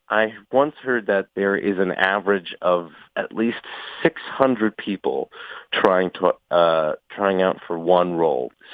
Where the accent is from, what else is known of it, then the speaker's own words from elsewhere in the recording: Dover, Delaware, United States; I was born and raised in Dover, Delaware. I started acting when I was 8 at the Children's Theater of Dover.